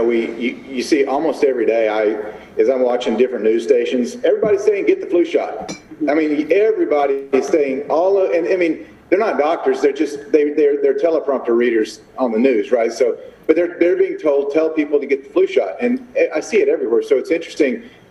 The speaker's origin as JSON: {"language": "English", "region": "Texas", "country": "United States", "said": "Because I'm a redneck from Texas."}